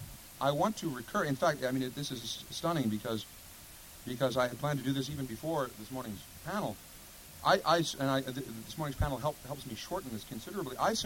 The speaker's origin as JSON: {"language": "English", "town": "Chicago", "region": "Illinois", "country": "United States", "tie": "born or raised there", "said": "although I am and have for many years have been a Chicagoan, and I belong to a synagogue in Chicago"}